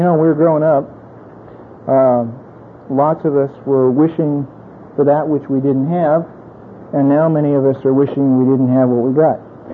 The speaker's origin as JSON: {"language": "English", "region": "Florida", "country": "United States", "tie": "born or raised there", "said": "when I was growing up, I grew in the South. I grew up in Florida."}